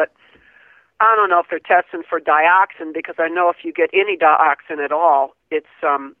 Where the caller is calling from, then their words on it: West Virginia, United States; I'm calling from West Virginia.